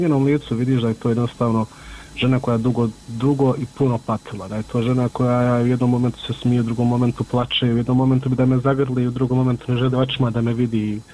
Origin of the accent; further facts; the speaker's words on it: Miljevina, Republika Srpska, Bosnia & Herzegovina; mi smo svi gore iz Miljevine